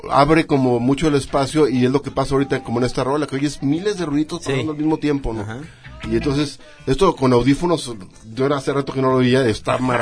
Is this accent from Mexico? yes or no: yes; Mexico; soy blanquito, soy mexicano